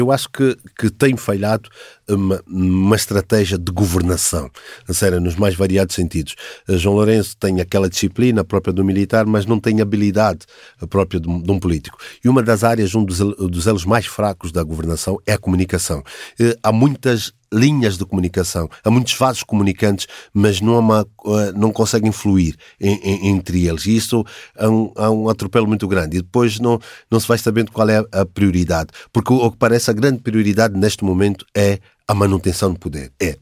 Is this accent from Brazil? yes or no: no; Angola; Eu sou de Angola